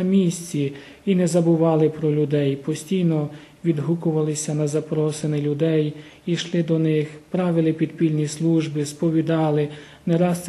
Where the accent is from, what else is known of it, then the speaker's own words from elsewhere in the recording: Uzhhorod, Zakarpattia Oblast, Ukraine; Народився я тут в місті Ужгороді, тут виріс, навчався в середній школі.